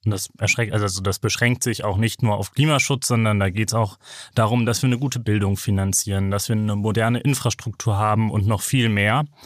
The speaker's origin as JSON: {"language": "German", "region": "Bremen", "country": "Germany", "said": "Ich bin aus Bremen."}